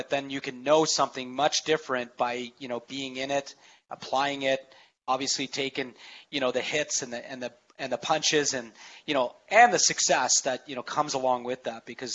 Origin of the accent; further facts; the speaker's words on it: Canada; I'm Canadian as well.